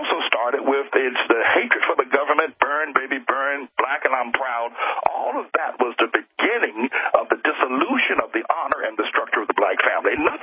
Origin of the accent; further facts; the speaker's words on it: the South, United States; now in New York, United States; As you stated, I grew up in the South, I'm now up in New York, and I'm black.